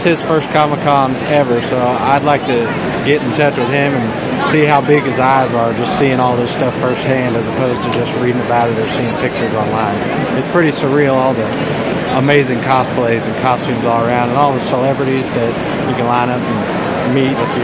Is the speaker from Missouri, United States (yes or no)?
yes; Warrensburg, Missouri, United States; I'm from Warrensburg, Missouri.